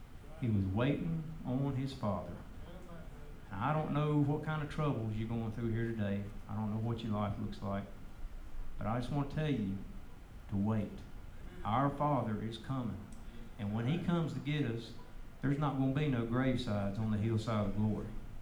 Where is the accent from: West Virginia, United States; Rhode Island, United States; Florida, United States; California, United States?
West Virginia, United States; now in North Carolina, United States; I told you I grew up in West Virginia. They asked me why I moved to North Carolina.